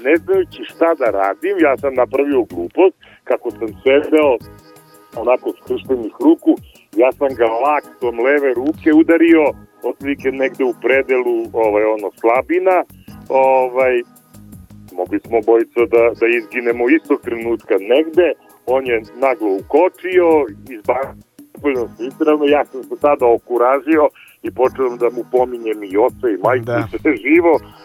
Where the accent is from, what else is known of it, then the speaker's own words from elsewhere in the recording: Niš, Southern and Eastern Serbia, Serbia; ja sam neko iz Niša